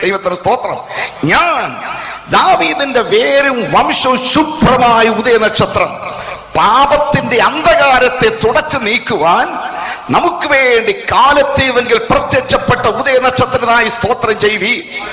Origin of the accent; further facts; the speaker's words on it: Kerala, India; ഞാൻ ജനിച്ചു വളർന്ന കേരള സംസ്ഥാനത്തിലെ ജനപ്രതിനിധികളെ, ഞാൻ വസിച്ചു വളരുന്ന ഭാരതഭൂമിയിലെ ഭരണകർത്താക്കളെ